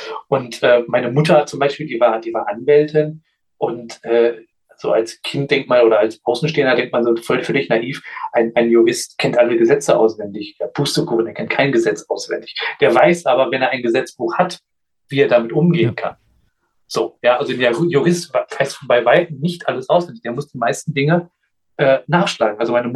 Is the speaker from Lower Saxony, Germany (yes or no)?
yes; Göttingen, Lower Saxony, Germany; ich bin in Göttingen geboren und aufgewachsen